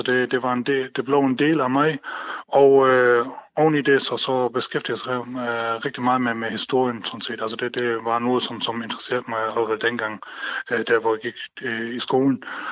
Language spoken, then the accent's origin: Danish; Region of Southern Denmark, Denmark; also born or lived in Germany; Jamen, jeg er født i Tyskland, men opvokset i det tyske mindretal her i Sønderjylland.